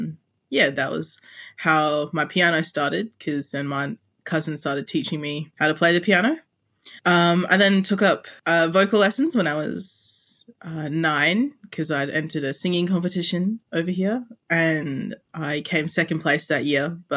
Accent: Western Australia, Australia; I'm 17 and I grew up on Wadjuk country in West Australia. And then my mum's side is Kukucha Walpiri and my dad's side is Pintipi from the East Kimberley and around there.

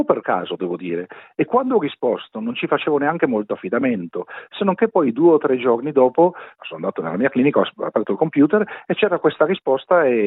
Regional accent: Turin, Piedmont, Italy; Avevo una clinica dell'udito in Italia a Torino, sì. Io sono di Torino.

